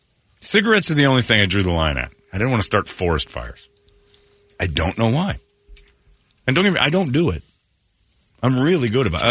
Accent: Indiana, United States; growing up in Indiana.

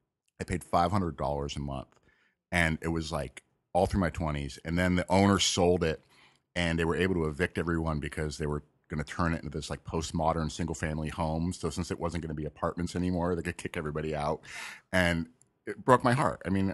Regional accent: Malibu, California, United States; There wasn't a high school when I grew up there. I grew up in Malibu.

